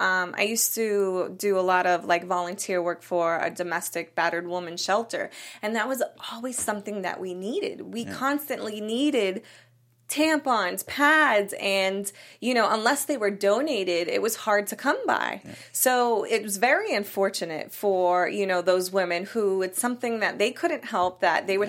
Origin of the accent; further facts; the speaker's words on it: Massachusetts, United States; moved away; So, I'm from Massachusetts, and they don't tax anything, really, in Massachusetts, especially not feminine hygiene products. So, when I moved to California, that was the first thing I noticed.